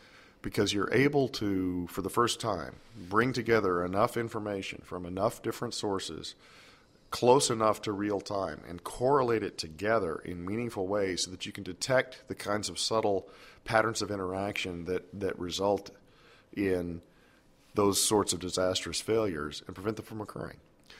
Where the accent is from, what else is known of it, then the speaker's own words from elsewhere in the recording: Texas, United States; And I grew up in the Texas Gulf Coast, and that's the sort of thing that happened on a fairly regular basis down there.